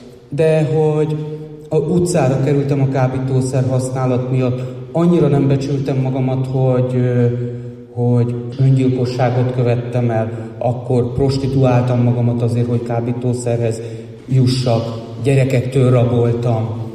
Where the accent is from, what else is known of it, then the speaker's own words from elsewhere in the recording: Budapest, Hungary; Budapestről jöttem, a 9. kerületből lakok a klinikáknál. És röviden annyit rólam, hogy 43 éves vagyok